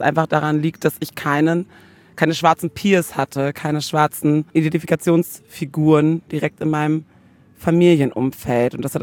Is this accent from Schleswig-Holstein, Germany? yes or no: yes; Lübeck, Schleswig-Holstein, Germany; Wie ihr zwei auch, bin ich mit einer weißen Mutter, mit einer weißen alleinerziehenden Mutter aufgewachsen. Und muss glaube ich aber auch sagen, dass Lübeck, ich komme aus Lübeck, eine recht beschauliche, aber Großstadt ist, eine beschauliche Großstadt ist